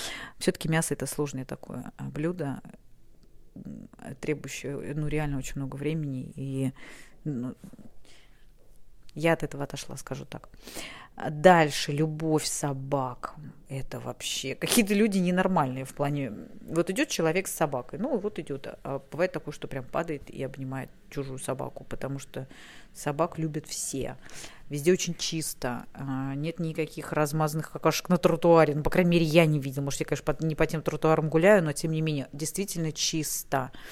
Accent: Russia; Ну, я из России, поэтому у нас это было всегда с 13 века, поэтому это не ново для меня было.

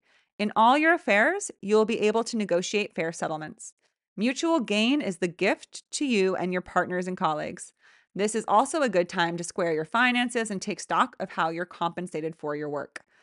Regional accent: California, United States; I'm from California. You get like these big, thick trunks, but everything in northern or in upstate New York just feels like these like skinny, tall trees.

